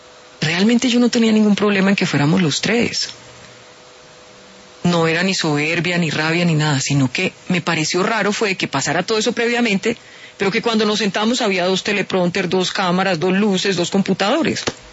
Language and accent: Spanish; Buga, Valle del Cauca, Colombia; nos hicimos desde chiquitas, somos de Buga las dos